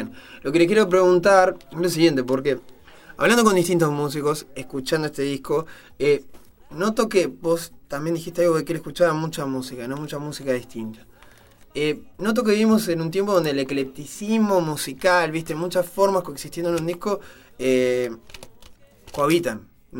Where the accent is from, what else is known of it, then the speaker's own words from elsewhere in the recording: Canelones, Uruguay; now in Montevideo, Uruguay; sí, Colón se parece mucho, yo soy de Canelones.